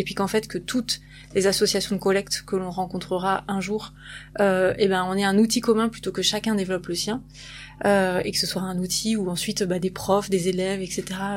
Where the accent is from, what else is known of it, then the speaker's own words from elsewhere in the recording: Brittany, France; Enfin, je suis bretonne aussi.